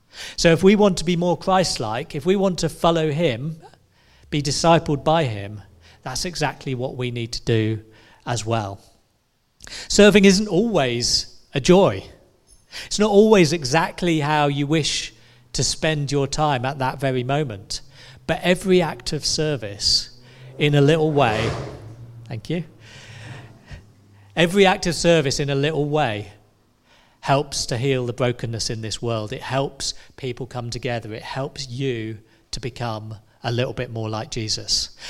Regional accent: United Kingdom; Now, since we're very British, aren't we? And we're not so much like our American brothers and sisters.

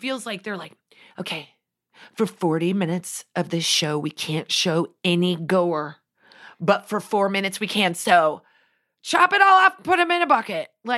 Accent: Nebraska, United States; Also, I'm from Nebraska. It's the plains, baby. I am meant to be on the ground.

